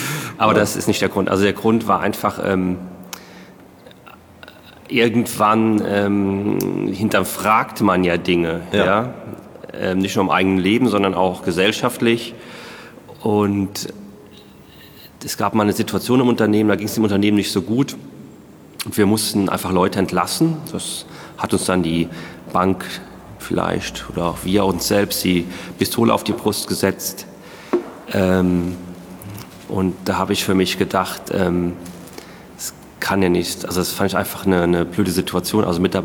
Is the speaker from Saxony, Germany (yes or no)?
no; Emmelshausen, Rhineland-Palatinate, Germany; Ich komme aus dem Hunsrück, aus in Emmelshausen war das dann.